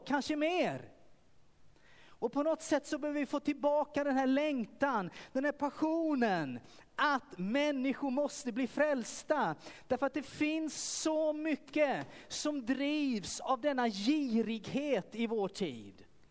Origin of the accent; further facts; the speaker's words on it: Kalmar, Kalmar County, Sweden; När jag växte upp, det är ju väldigt, väldigt länge sedan. Då var vi ute och sjöng och spelade. Jag var från Kalmar.